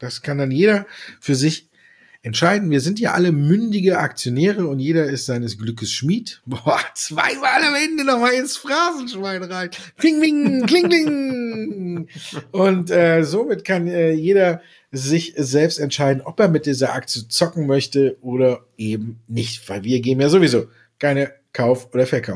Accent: Düsseldorf, North Rhine-Westphalia, Germany; born there; ich als geborener Düsseldorfer

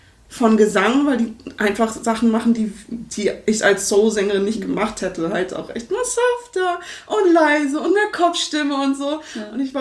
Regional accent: Berlin, Germany; Ich komme aus Berlin ursprünglich.

